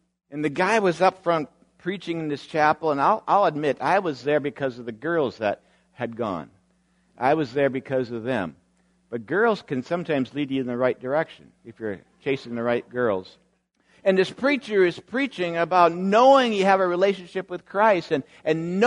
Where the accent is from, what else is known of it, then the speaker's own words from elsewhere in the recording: Erskine, Minnesota, United States; I prayed with a guy from my hometown of Erskine, Minnesota.